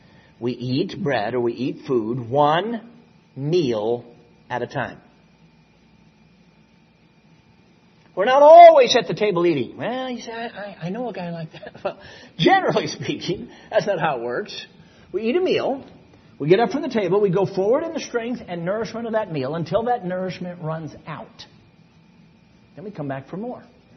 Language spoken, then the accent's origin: English; Chicago, Illinois, United States; I grew up in Chicago. I understand that.